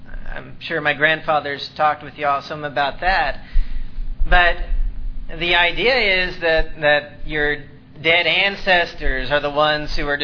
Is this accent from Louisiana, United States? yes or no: no; Alabama, United States; I grew up in Alabama, and the area where we were, there's lots of faithful congregations.